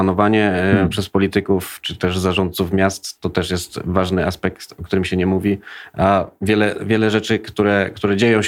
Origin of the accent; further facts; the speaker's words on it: Kraków, Lesser Poland, Poland; Jestem z Krakowa i widzę, jak powietrze może oddziaływać na populację